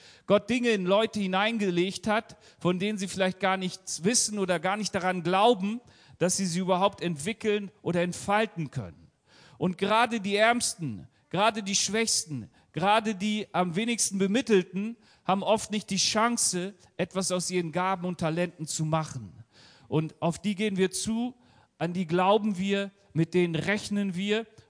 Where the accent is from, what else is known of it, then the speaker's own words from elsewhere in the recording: Hanover, Lower Saxony, Germany; oder meiner Heimatstadt Hannover oder Hamburg.